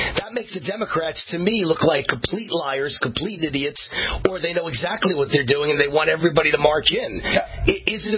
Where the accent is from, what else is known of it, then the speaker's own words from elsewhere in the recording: New York, United States; You know, I grew up in New York. Joe Namath was my hero.